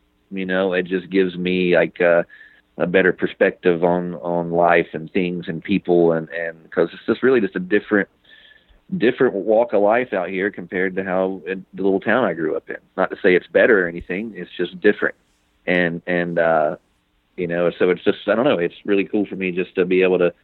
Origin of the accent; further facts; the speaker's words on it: North Carolina, United States; now in Los Angeles, United States; I moved out, to LA.